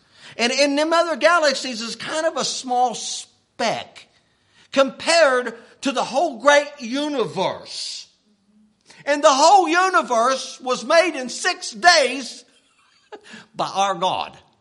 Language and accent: English; West Virginia, United States; I remember seeing over in my hometown, they had wood chopping contests.